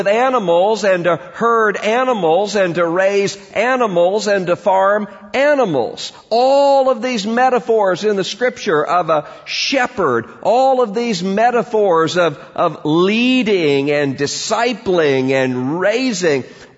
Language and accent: English; Mississippi, United States; You know, in my family, growing up in South Mississippi, we had all kinds of people in the family.